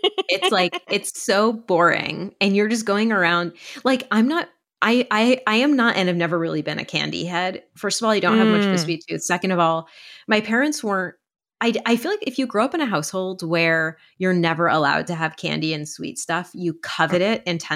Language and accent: English; East Coast, United States; I grew up in the East Coast